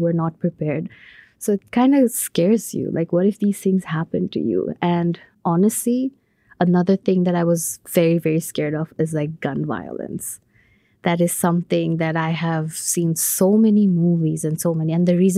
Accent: Bangladesh; moved away as an adult; now in Minnesota, United States; So I'm from Bangladesh. Yeah, that's basically my home. But since I think in 2013, I came here for my undergrad, so I would call Minnesota as my second home.

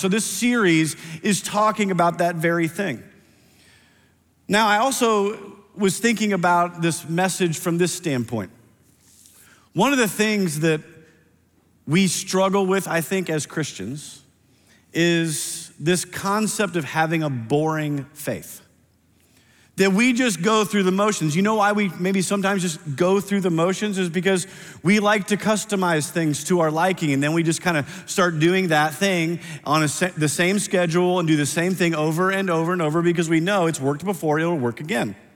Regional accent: Iowa, United States; I grew up in Iowa.

